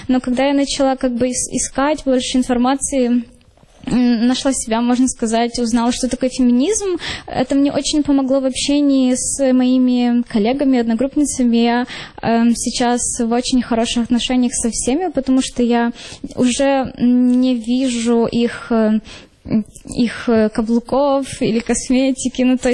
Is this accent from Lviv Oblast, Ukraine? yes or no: yes; Lviv, Lviv Oblast, Ukraine; я родилась во Львове, всю жизнь прожила во Львове